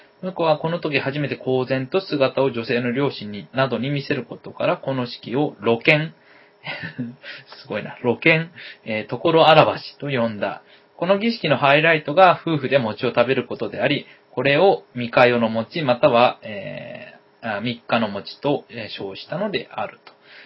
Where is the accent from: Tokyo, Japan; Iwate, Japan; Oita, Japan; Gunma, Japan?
Oita, Japan; Beppu; 親が、大分県の臼杵市、母親が、大分県の別府市出身なんですが、僕は、別府市、で育ちました。